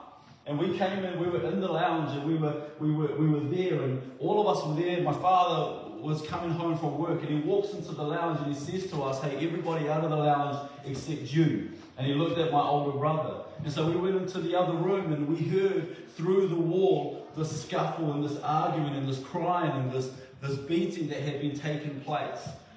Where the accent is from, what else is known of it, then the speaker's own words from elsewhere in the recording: Masterton, Wellington, New Zealand; I grew up here in Masterton at a little house, 60 Bannister Street. And I have five siblings.